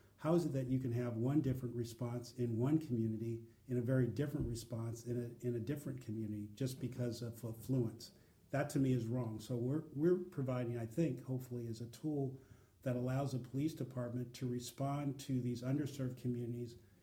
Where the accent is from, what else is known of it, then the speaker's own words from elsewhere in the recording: Oakland, California, United States; I guess the best analogy I like to use is where I grew up in Oakland, California. Guns fire all the time.